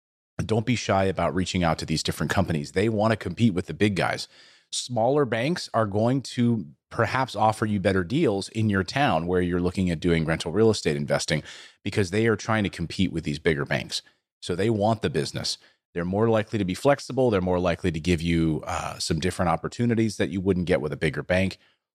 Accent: New Jersey, United States; Hey, I'm from New Jersey as well.

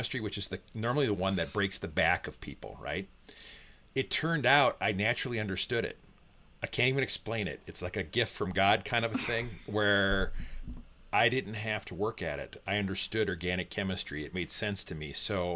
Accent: St. Paul, Minnesota, United States; I grew up in St. Paul, Minnesota, in the Midwest. And, you know, it's a Midwestern place.

